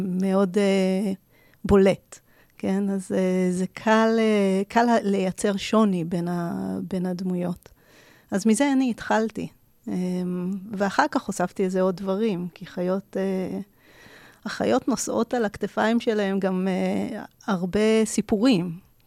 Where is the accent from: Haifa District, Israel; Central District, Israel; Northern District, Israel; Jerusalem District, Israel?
Jerusalem District, Israel; Jerusalem; אני באה מירושלים